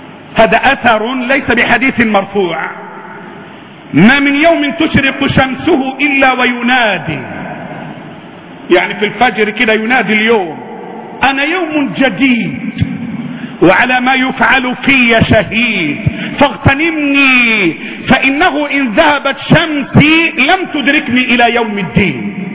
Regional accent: Egypt; لأن الحمام عندنا كمصريين

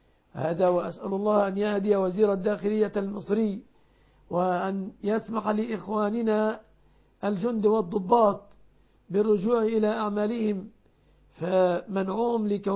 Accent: Egypt; بلادنا مصر

